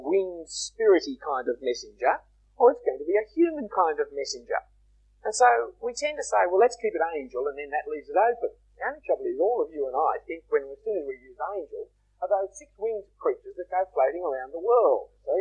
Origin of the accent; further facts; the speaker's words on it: Australia; accent: broad Australian; will apologise my broad Australian accent